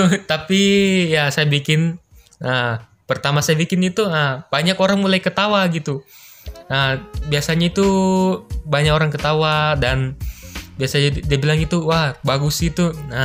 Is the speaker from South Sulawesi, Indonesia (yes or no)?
yes; Makassar, South Sulawesi, Indonesia; born there; saya itu lahir di Tanah Makassar.